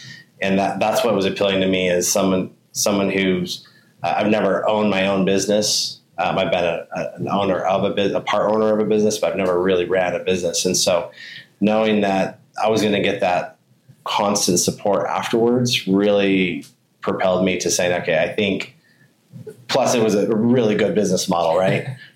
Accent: Boise, Idaho, United States; I'm from Boise, Idaho. And my whole time that I've spent in Boise over the past 20 plus years has been at some type of lending capacity

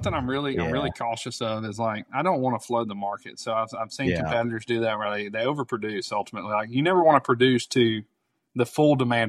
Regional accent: Arkansas, United States; Like, Little Rock was in the conversation. I'm from Arkansas.

